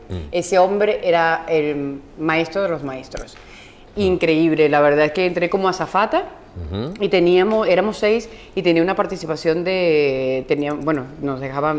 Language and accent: Spanish; Valencia, Carabobo, Venezuela; moved away; yo realmente salí de Venezuela hace muchísimos años y me fui yo soy de Valencia, uh-huh. Bella, mi tierra Valencia, ahí luchadores. De Valencia me fui a Caracas y de Caracas me fui a Miami a trabajar.